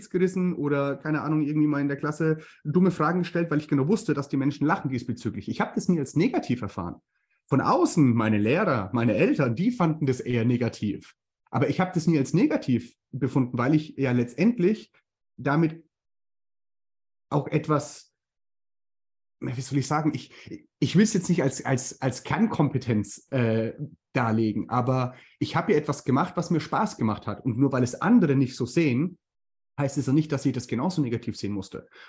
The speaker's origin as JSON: {"language": "German", "region": "Bavaria", "country": "Germany", "accent": "Franconian", "said": "wenn ich dann auf der Bühne bin und mit meinem fränkischen Akzent da irgendwelche Geschichten nachspiele"}